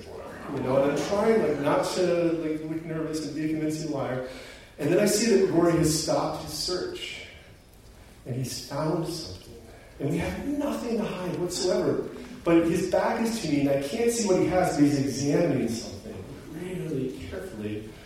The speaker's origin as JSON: {"language": "English", "country": "Australia", "said": "the catch is that I'm an Australian citizen"}